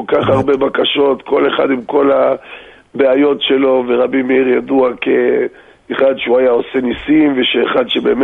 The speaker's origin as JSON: {"language": "Hebrew", "town": "Daburiyya", "region": "Northern District", "country": "Israel", "tie": "born or raised there", "said": "אני נולדתי פה בדבריה, גדלתי פה, ואני עדיין פה, היום אני בן 50."}